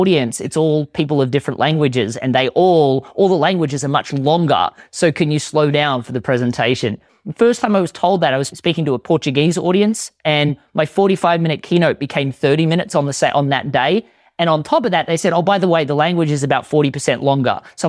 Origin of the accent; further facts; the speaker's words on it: Australia; now in United States; Well, I am Australian